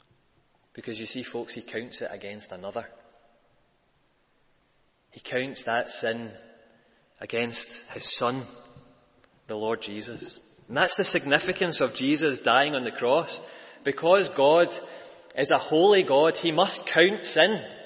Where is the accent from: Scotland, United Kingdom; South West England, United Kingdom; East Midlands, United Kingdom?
Scotland, United Kingdom; And you might be surprised to hear this as a Scotsman, but it's not actually my favourite golfing tournament of the year